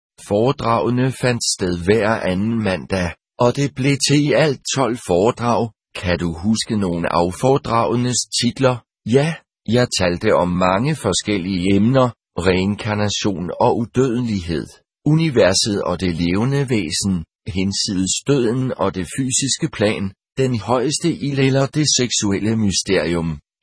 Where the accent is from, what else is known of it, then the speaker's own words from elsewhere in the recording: Sindal, North Jutland, Denmark; mit barndomshjem Moskildvad ved Sindal